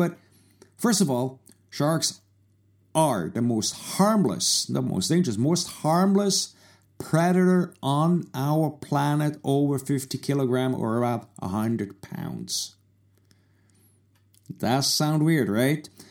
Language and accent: English; Switzerland; I'm originally from Switzerland.